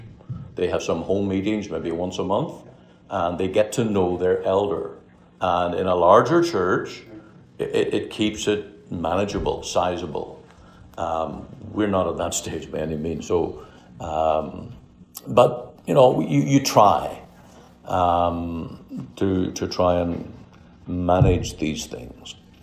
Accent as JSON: {"language": "English", "country": "Canada", "said": "But then, of course, we're Canadian and there's Americans who really don't want to be British."}